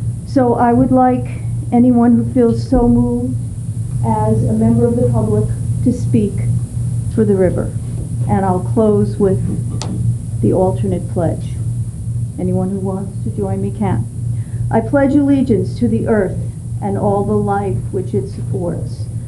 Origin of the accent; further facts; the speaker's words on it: Grass Valley, California, United States; I'm from Cedar Ridge, Grass Valley, and I'm an NID customer.